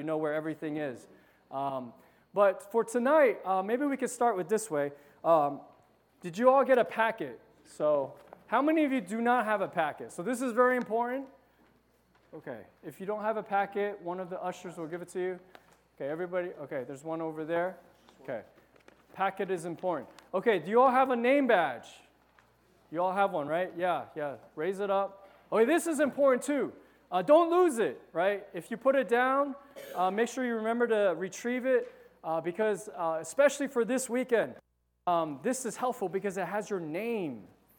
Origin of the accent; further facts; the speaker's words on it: Piscataway, New Jersey, United States; I am from Piscataway, New Jersey. Piscataway, it's a funny name. It's a name of an Indian tribe. And it's in the middle of New Jersey.